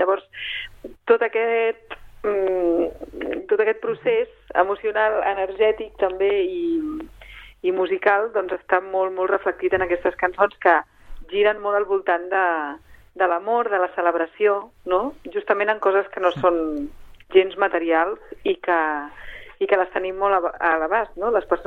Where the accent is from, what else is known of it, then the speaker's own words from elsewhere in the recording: Vilassar de Mar, Catalonia, Spain; Vilassar de Mar.